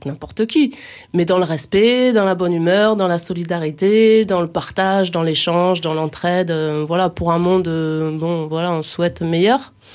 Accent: Hauts-de-France, France; Et je suis ch'ti, moi !

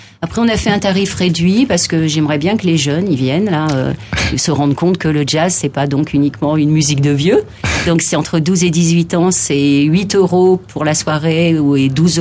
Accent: Hauts-de-France, France; j'ai plus trop l'accent, mais enfin, voilà, moi, je suis originaire du Nord. Je peux même dire que je suis une ch'ti

